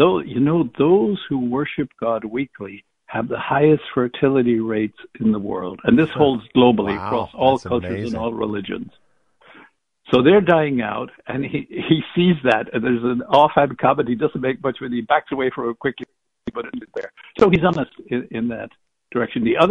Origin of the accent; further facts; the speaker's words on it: Ireland; No, I'm from Ireland, and from her accent, from the West.